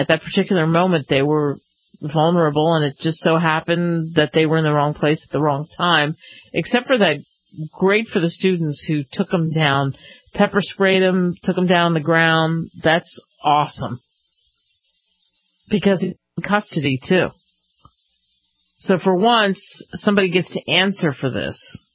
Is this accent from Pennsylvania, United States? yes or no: yes; Philadelphia, Pennsylvania, United States; Remember, I am from Philadelphia, the land of the cheesesteak.